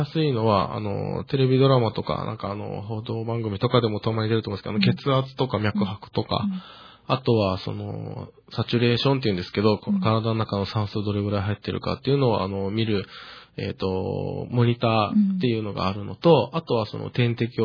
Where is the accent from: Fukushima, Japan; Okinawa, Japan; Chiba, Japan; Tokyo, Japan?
Okinawa, Japan; also born or lived in Kanagawa; 僕沖縄県の出身なんですけど、3年前まで神奈川県で働いてまして、